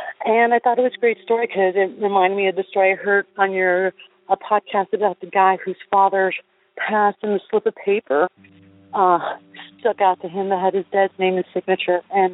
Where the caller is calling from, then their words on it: Florida, United States; I'm calling from Florida.